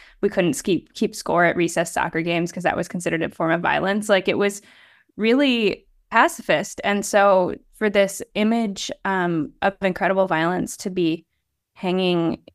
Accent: Atlanta, Georgia, United States; also born or lived in Tennessee; now in Minneapolis, United States; I was raised in Atlanta, grew up in the South, Southeast, and spent a lot of time in Tennessee, which is partially what my book's about. But I now live in Minneapolis, Minnesota

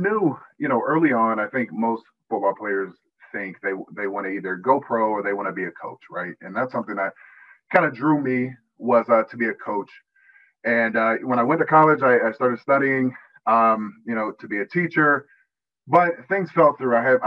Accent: Florida, United States; You know, born and raised in Florida, pretty simple guy.

